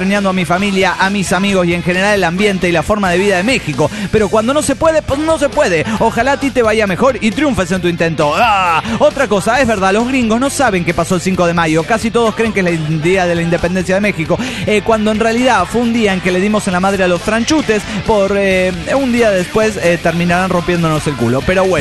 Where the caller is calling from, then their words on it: La Paz, Bolivia; de La Paz, Bolivia.